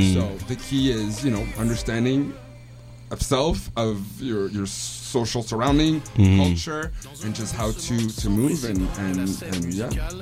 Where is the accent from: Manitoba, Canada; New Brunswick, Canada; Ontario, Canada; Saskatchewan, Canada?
Ontario, Canada; Like, I grew up on the Ontario side.